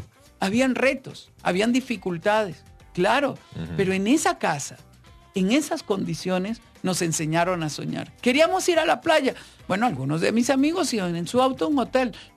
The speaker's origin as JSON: {"language": "Spanish", "town": "Cañas", "region": "Guanacaste", "country": "Costa Rica", "tie": "born or raised there", "said": "Yo crecí en Cañas, en Guanacaste. Éramos 5 en un mismo cuarto"}